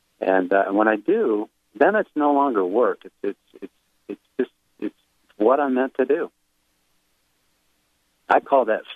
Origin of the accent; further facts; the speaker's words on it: Michigan, United States; also born or lived in Chicago; And I moved from Chicago to back to my hometown in Michigan.